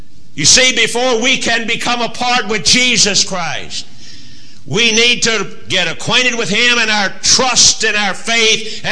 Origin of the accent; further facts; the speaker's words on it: California, United States; I grew up in California.